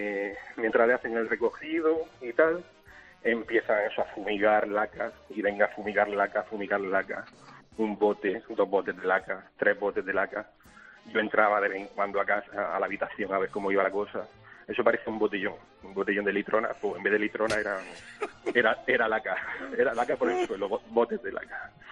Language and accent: Spanish; Almería, Andalusia, Spain; Nosotros somos de Almería.